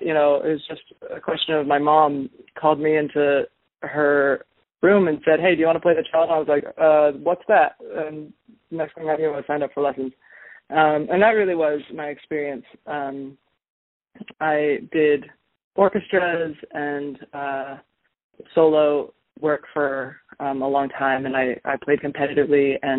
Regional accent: Austin, Texas, United States; now in Oregon, United States; Right now I'm in Oregon. I'm originally from Austin, Texas, and I grew up in that vibrant music scene, really strong, especially like in the like country … kind of scene.

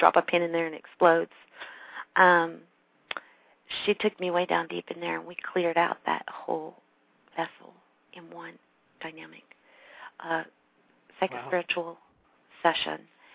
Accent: Ireland; That might give you a little hint that I'm an Irish woman.

